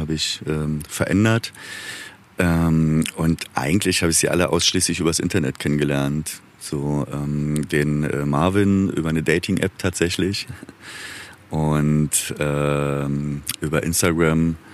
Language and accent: German; East Germany, Germany; born there; ich bin selber Ossi, geborener Ossi, auch zu DDR-Zeiten noch geboren, also ich bin 42 Jahre.